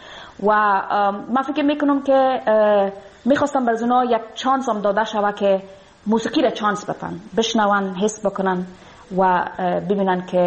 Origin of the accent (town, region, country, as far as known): Afghanistan; moved away